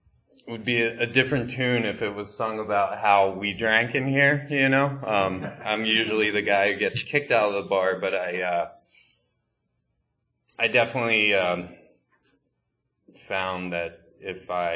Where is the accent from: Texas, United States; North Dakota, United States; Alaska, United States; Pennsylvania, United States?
Pennsylvania, United States; I am originally from Chester County, Pennsylvania, and I'm the youngest of four